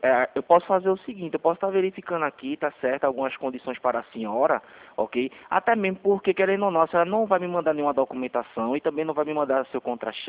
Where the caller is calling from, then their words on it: Recife, Pernambuco, Brazil; Eu sou daqui de Recife